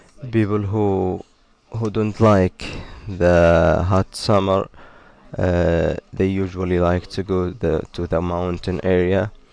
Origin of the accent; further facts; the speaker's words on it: Al Baha, Al Bahah Province, Saudi Arabia; I came from Al Baha city, which located in the southern region of Saudi Arabia